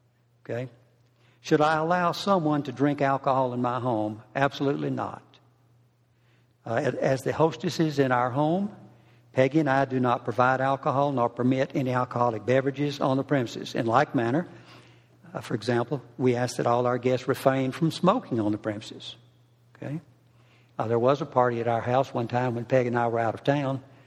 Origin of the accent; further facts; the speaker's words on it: Evergreen, Alabama, United States; In my youth, growing up in Mayberry, otherwise known as Evergreen, Alabama, I lived in a dry county.